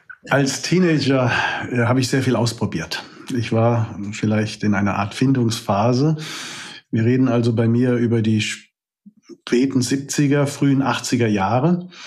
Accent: Frankfurt, Hesse, Germany; Ich bin in Frankfurt geboren und aufgewachsen.

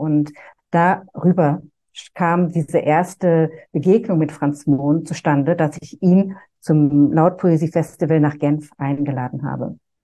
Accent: Düsseldorf, North Rhine-Westphalia, Germany; also born or lived in Opladen; now in Geneva, Switzerland; Ich bin in Opladen geboren, aber ich hatte dann ab dem 4. Lebensjahr in Düsseldorf gelebt.

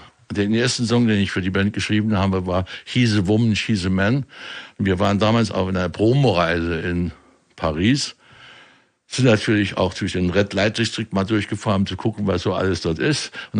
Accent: Saarland, Germany; Ich bin Saarländer, ich weiß, wo Honecker herkommt. Der ist 30 Kilometer von meinem Geburtsort.

